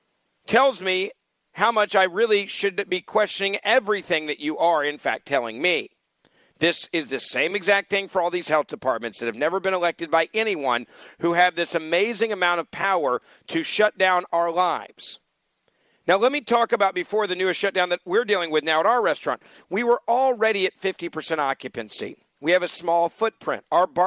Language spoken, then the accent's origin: English; Memphis, Tennessee, United States; That's how, quote, safe restaurant eating is in Memphis, Tennessee, my hometown.